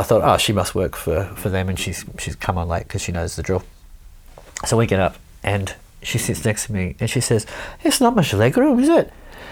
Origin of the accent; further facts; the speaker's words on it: Wales, United Kingdom; born there; Because turns out she's from the next town on from where I was born in Wales.